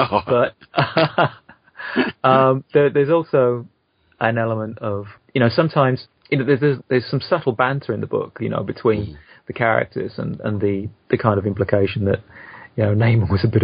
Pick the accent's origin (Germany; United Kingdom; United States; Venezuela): United Kingdom; Oh, well, I'm a Brit, you see, from a certain, you know, time